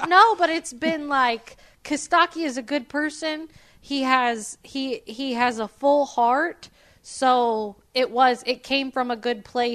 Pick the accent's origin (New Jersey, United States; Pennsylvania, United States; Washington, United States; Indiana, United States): Indiana, United States; He probably thinks I'm an idiot from Indiana.